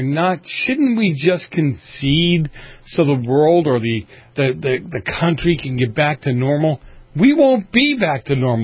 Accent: Boston, Massachusetts, United States; And growing up where I grew up in Boston

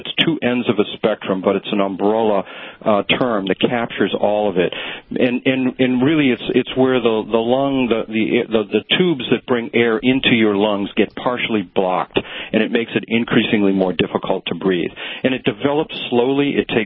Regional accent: Massachusetts, United States; I'm actually from the Northeast, around the Boston area.

